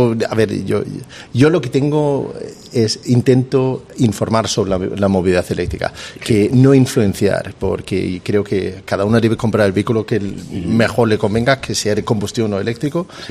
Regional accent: Denmark; Spanish is a second language; no soy exactamente de Cáceres, soy de Dinamarca.

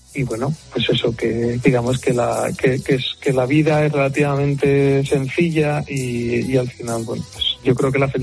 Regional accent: Spain; soy español y no tengo, no me desvinculo de mi origen y de lo que soy, pero es verdad que en España se puede vivir muy bien

